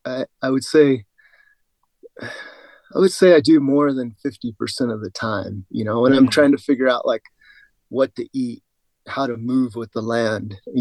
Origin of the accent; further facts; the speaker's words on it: California, United States; I grew up in Southern California, but it wasn't until I moved to Yosemite where I started meeting some mentors